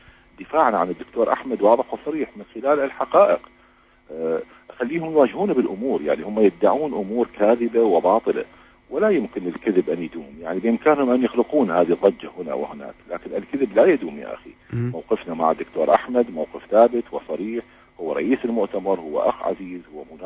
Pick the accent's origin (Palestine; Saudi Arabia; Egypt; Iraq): Iraq; احنا عراقيين ثابتين مع العالم الديمقراطي، مع العالم الحر